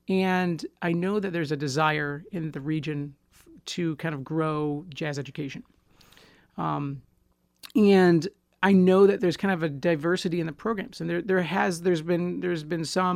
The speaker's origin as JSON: {"language": "English", "town": "Grand Rapids", "region": "Michigan", "country": "United States", "tie": "born or raised there", "said": "You know, I grew up in Grand Rapids, so I did the Grand Rapids Youth Symphony"}